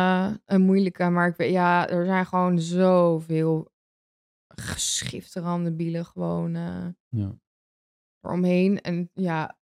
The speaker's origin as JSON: {"language": "Dutch", "town": "Pijnakker", "region": "South Holland", "country": "Netherlands", "tie": "born or raised there", "said": "En vroeger waren die speeltuinen ook bijvoorbeeld bij ons in Pijnakker. Nou, dat was helemaal vol met kinderen altijd. Dan was je hele dag aan het spelen, gewoon buiten aan het ravotten."}